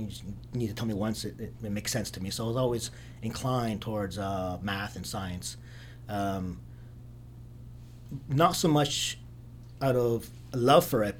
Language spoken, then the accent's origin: English; Toronto, Ontario, Canada; I grew up in downtown Toronto. So I'm a first-generation immigrant. My parents immigrated a couple years before I was born.